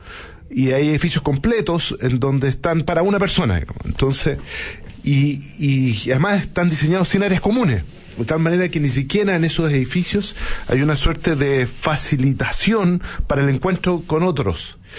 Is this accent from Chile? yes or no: yes; Chile